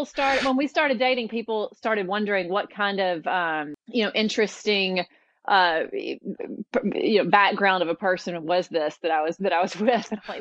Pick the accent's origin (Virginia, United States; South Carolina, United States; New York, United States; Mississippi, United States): Mississippi, United States; Grenada; I grew up in Grenada, Mississippi, which is about 90 miles south of Memphis, Tennessee, and went to a really small little high school.